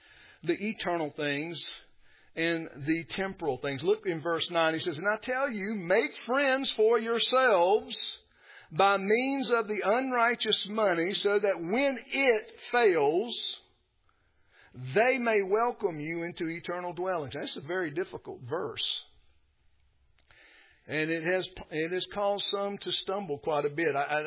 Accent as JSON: {"language": "English", "country": "United States", "said": "I'm a American Presbyterian."}